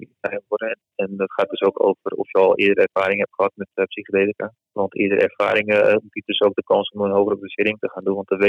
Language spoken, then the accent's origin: Dutch; Muiden, North Holland, Netherlands; born there; Ik ben 37 jaar. Ik ben geboren in Muiden.